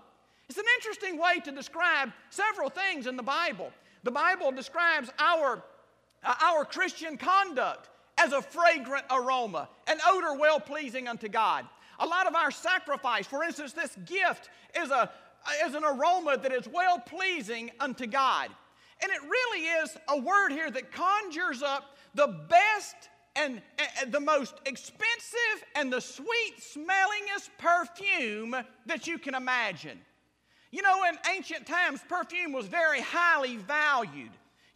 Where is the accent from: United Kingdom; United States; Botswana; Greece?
United States; I said, my goodness, I'm an American.